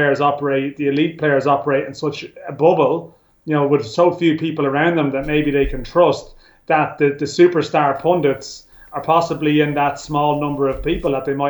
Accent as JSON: {"language": "English", "country": "Ireland", "said": "Like, I think sometimes maybe as Irish people comment, and do we let our heart rule our head on occasion"}